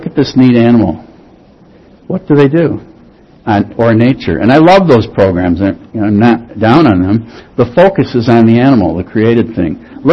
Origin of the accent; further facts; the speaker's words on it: Wheeling, Illinois, United States; I'm a nobody from Wheeling High School in Wheeling, Illinois.